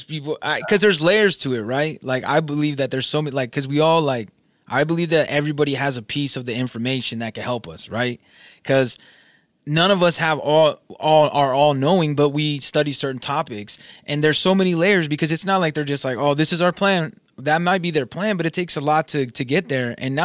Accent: California, United States; also born or lived in desert area; And I'm from Southern California. And I was like, dude, yeah, right. Like there was in the early 2000s, there was days that it was, cause I lived in the desert, more desert area.

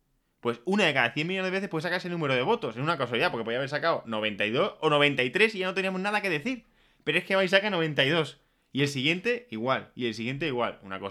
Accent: Spain; pero los españoles no somos como los venezolanos, aquí tenemos nuestras instituciones y tal

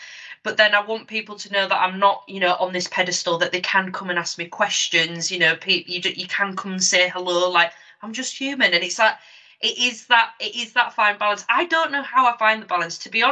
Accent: Yorkshire and the Humber, United Kingdom; I don't know if it's because I'm from Yorkshire, but I just say things how it is.

